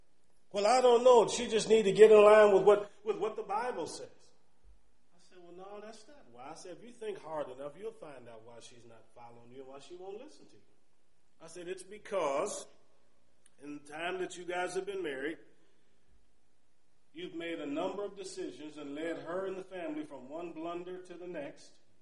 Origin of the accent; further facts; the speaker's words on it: Cleveland, Ohio, United States; We didn't even know God growing up in Cleveland, Ohio. My family wasn't Christian.